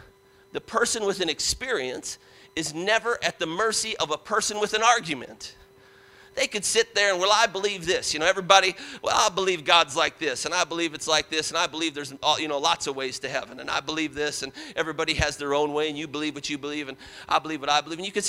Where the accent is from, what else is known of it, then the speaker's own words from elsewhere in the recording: Parma, Ohio, United States; I grew up outside of Cleveland in Parma, and Parma, Ohio.